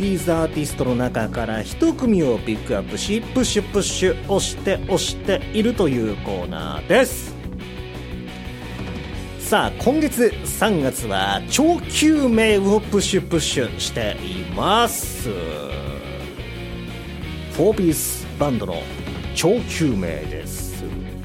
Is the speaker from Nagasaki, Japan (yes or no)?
yes; Nagasaki, Japan; まあ、長崎、僕の地元もそうなんですけど、サバの刺身が食べられるんですよね。